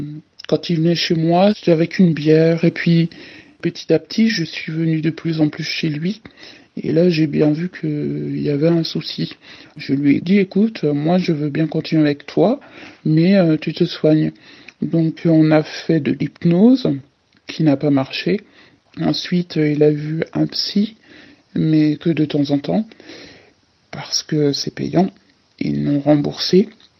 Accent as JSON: {"language": "French", "country": "Belgium", "said": "je viens de Belgique"}